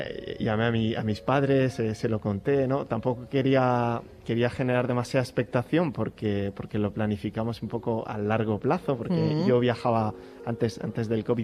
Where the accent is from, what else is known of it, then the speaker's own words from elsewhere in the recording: Alcalá, Spain; para los que somos de Alcalá, pues creo que un poquito más especial si cabe